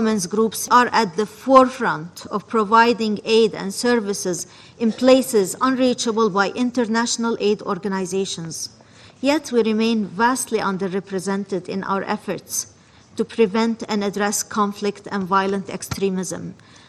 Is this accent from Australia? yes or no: no; Iraq; I come from Iraq.